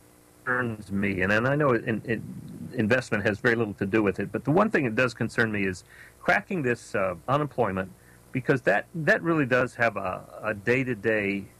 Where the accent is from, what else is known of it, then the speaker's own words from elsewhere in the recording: Texas, United States; but growing up in Texas, we didn't have a whole lot of earthquakes, and there's a lot of drilling there.